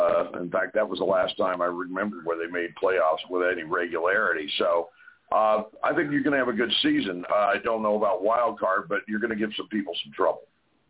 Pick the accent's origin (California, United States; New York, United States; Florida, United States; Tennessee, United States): California, United States; Berkeley; I'm originally from Berkeley